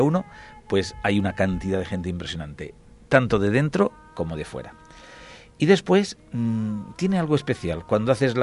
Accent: Catral, Valencian Community, Spain; Yo soy de Catral y era costumbre de mi familia, tiempos atrás, venirse a Elche a ver el Misteri.

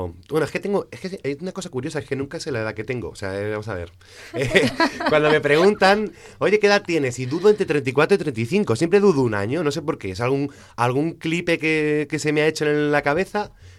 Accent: Almansa, Castilla-La Mancha, Spain; now in Madrid, Spain; en Madrid, donde yo vivo, aunque soy de Almansa, yo vivo en Madrid

